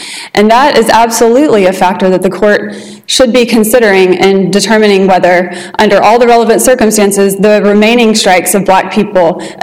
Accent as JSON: {"language": "English", "region": "Louisiana", "country": "United States", "said": "I am from Louisiana, yes. Cajun country."}